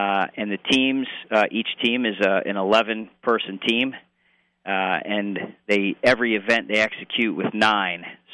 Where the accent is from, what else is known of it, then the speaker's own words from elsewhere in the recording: Queens, New York, United States; I'm originally from Queens.